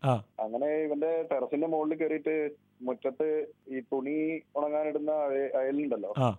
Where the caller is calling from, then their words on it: Nadakkavu, Kerala, India; ഞാന് നടക്കാവുന്നാണ്.